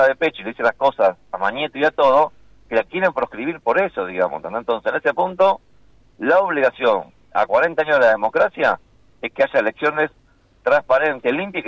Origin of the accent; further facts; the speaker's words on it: Argentina; como periodistas, como argentinos, que no podemos votar a que queremos